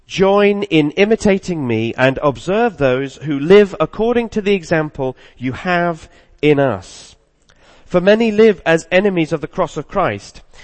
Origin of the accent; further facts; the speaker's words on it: the South, United States; I grew up in the South, in the States, where deer were quite prevalent